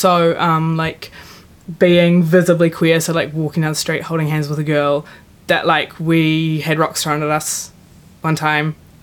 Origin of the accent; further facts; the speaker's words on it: Palmerston North, Manawatū-Whanganui, New Zealand; So I come from Palmerston North, which is an interesting place to grow up in. But it's like it's really good, but it's quite small and quite insular